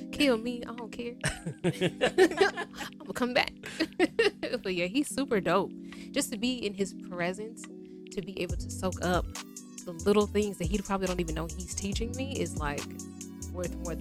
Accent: North Las Vegas, Nevada, United States; I'm from North Las Vegas, but back in the day when I was growing up, my grandma took us on the West because everything was black owned on the West side.

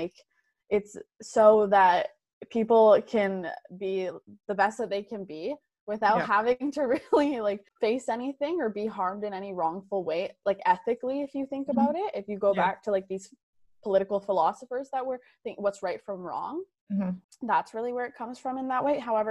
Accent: Ottawa, Ontario, Canada; I'm from Ottawa, Canada.

